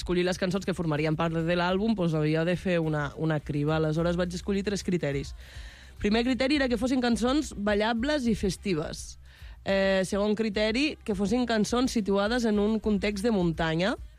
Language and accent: Catalan; Catalonia, Spain; jo he après a llegir, a escriure, a parlar en aranès, és la meva llengua, no? Mm-hmm. La meva llengua materna és el català, però ma mare parla català, ella és de Vilanova i la Geltrú, un pare és aranès.